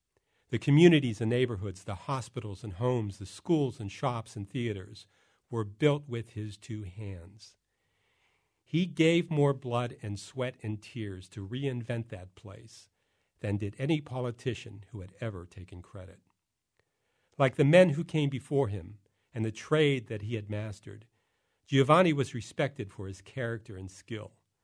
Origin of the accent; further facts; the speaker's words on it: Pittsburgh, Pennsylvania, United States; I grew up in Pittsburgh, where three rivers merge together.